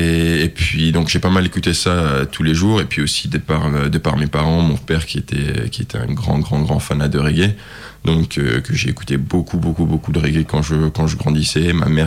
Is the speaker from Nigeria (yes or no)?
yes; Nigeria; j'ai grandi au Nigeria, donc. D'un père nigérian et d'une mère française, donc tous les jours là-bas j'écoutais de la musique nigériane